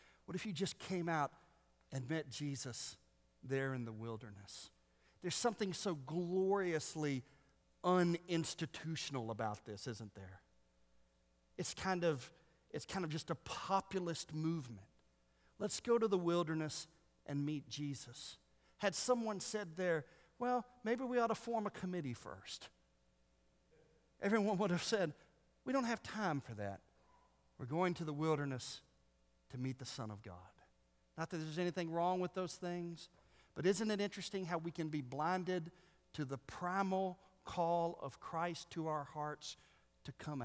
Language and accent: English; United States; And we all know about movements because we're American evangelicals.